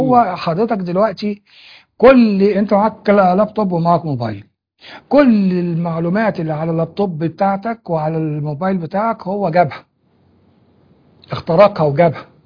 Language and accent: Arabic; Egypt; هو الحمد لله ان احنا بلدنا مصر بفضل الله فيها علماء وعلماء اكابر